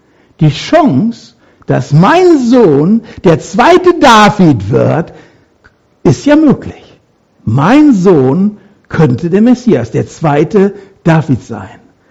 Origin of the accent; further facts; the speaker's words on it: North Rhine-Westphalia, Germany; Bei uns im Ruhrpott waren die Briten. Da habe ich als Kind und Jugendlicher immer die britischen Panzer- und Soldatenkolonnen gesehen. Wir hatten da eine richtige, da war eine Kaserne bei uns in der Nähe.